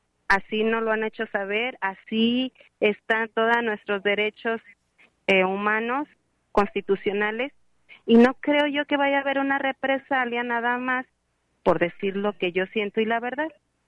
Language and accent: Spanish; Mexico; Yo soy ciudadana mexicana.